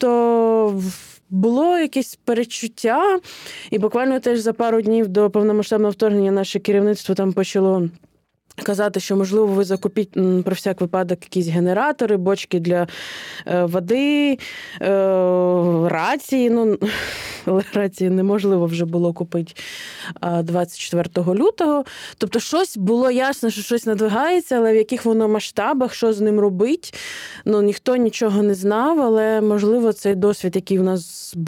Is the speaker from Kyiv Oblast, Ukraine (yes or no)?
yes; Brovary, Kyiv Oblast, Ukraine; досліджували історію мого рідного міста Бровари